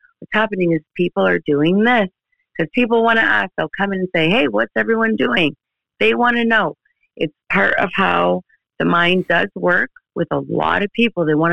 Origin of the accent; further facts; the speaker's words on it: Canada; Well, I'm from Canada.